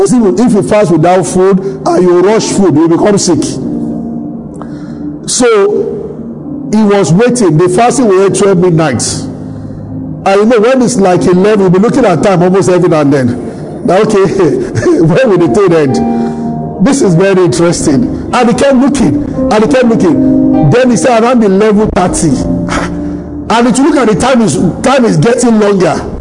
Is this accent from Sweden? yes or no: no; Abeokuta, Ogun, Nigeria; So we grew up in Abeokuta watching a lot of Yoruba films.